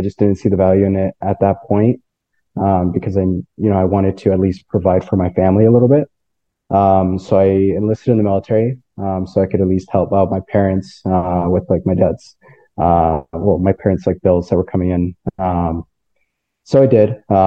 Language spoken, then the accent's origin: English; Madera, California, United States; So I was born and raised in Madera, California.